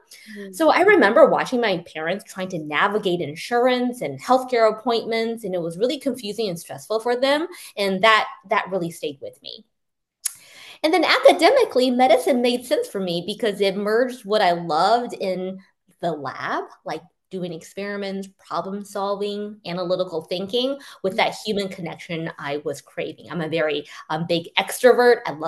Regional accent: Kansas, United States; also born or lived in Missouri; So something cool about me is I grew up in the Midwest, in Kansas and Missouri, but my family is Chinese American and we're immigrants.

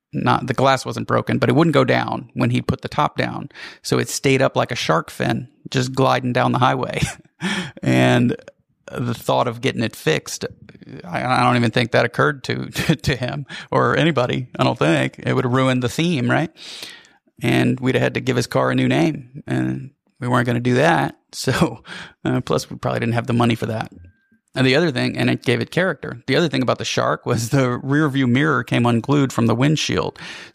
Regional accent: Louisiana, United States; I was going back to my hometown in Louisiana.

